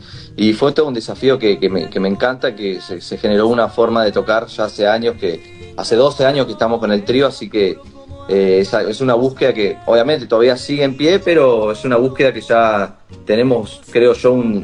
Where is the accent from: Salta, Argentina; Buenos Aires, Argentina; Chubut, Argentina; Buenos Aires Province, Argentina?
Chubut, Argentina; porque yo soy de Chubut, de Patagonia.